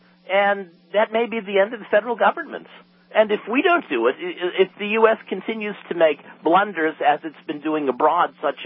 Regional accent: United States; And as an American, I'm embarrassed and threatened by this

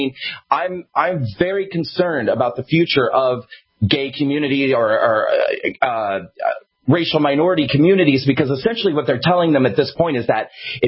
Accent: United States; I'm a concerned patriot. I'm an American.

